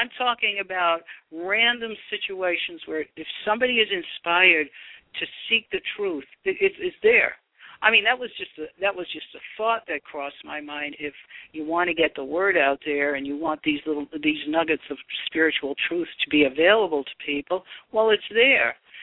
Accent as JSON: {"language": "English", "town": "Boston", "region": "Massachusetts", "country": "United States", "said": "but I'm originally from Boston, and that's where the Christian Science people started, you know, in Boston."}